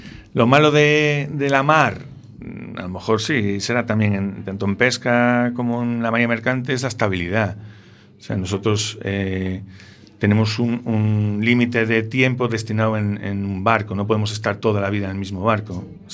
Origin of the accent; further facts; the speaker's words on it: A Coruña, Galicia, Spain; also born or lived in Barcelona; mi padre trabajaba allí, se conocieron allí y tuvieron allí 3 hijos, yo fui el mayor, nací allí, pero bueno, siempre he dicho que soy coruñese.